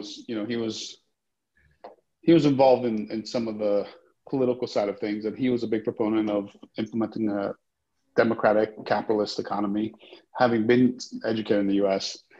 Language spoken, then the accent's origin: English; Nicaragua; also born or lived in Guatemala; I was actually born in Guatemala. I only lived there a little bit when I was a kid. There was a massive earthquake and, you know, I think about half the capital was basically wiped out. So we ended up going to Nicaragua from there where my dad's from